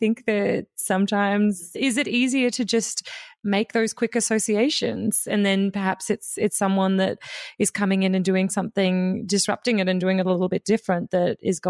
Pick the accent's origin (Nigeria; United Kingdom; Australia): Australia; now in New York, United States; as an Australian living in New York, there's words that I say in America just to make it so much easier to communicate in this city.